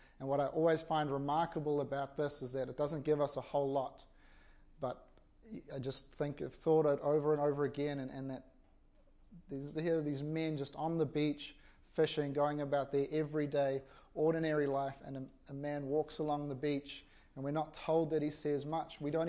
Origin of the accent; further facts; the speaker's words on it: South Africa; growing up in South Africa, fairly conservative culture and stuff like that, and respect and stuff is quite high. And I'm not from a Christian family